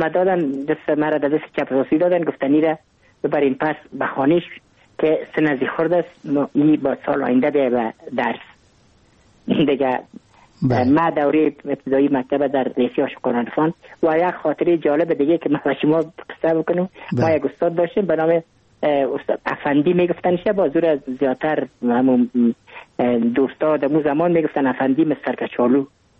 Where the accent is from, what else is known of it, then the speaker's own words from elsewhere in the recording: Kabul, Afghanistan; من متولد کابل هستم، در نای اول کابل تولد شدیم.